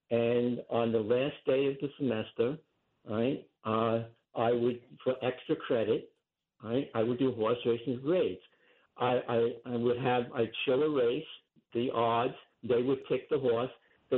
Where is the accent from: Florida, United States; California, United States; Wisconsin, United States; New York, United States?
New York, United States; Rockaway; born there; also born or lived in Hawaii; I'm in Rockaway. I was born in Rockaway.